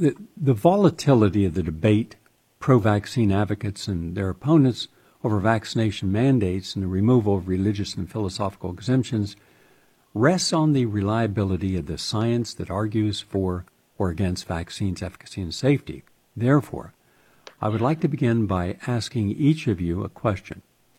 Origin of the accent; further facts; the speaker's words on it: West Virginia, United States; We have Dr. Alvin Moss from West Virginia, my home state.